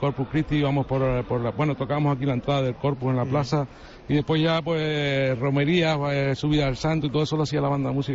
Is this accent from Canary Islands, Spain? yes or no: yes; La Orotava, Canary Islands, Spain; Sí, yo soy de La Orotava.